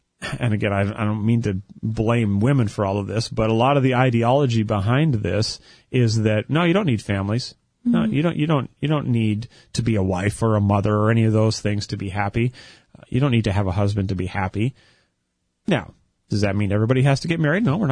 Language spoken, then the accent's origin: English; Canada; growing up in Canada on a farm, you know, very stoic culture where men were not expected to share their feelings.